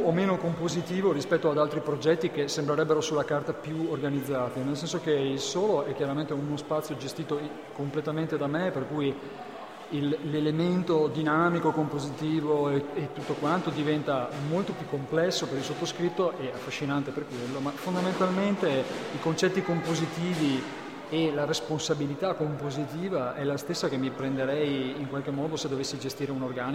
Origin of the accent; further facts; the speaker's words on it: Veneto, Italy; dalle mie parti, io sono veneto